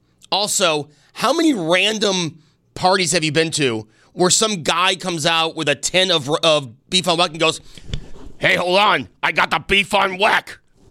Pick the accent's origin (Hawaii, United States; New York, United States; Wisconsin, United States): New York, United States; Buffalo; I'm from Buffalo. We're going to get into it.